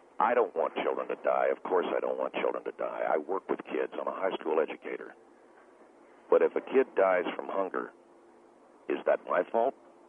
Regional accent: Mobile, Alabama, United States; Okay, I'm from Alabama, too. That's my home. I don't know what, I'm from Mobile, Alabama.

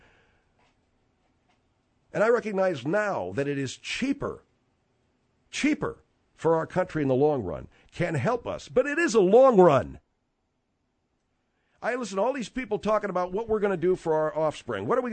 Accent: Arcadia, California, United States; I grew up in Arcadia, which is a little town in the San Gabriel Valley. And that's about 10 to 13 miles to the northeast of Los Angeles.

